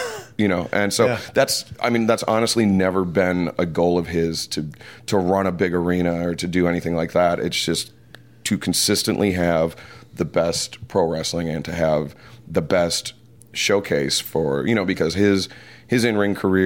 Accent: Detroit, Michigan, United States; And, I grew up in Detroit. And so when I was growing up, the Pistons and the Red Wings were both super hot.

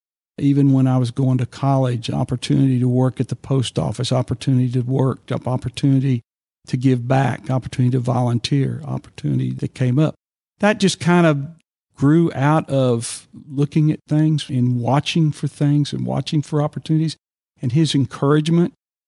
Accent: Arlington, United States; When I grew up in Arlington, there was, 20,000 people.

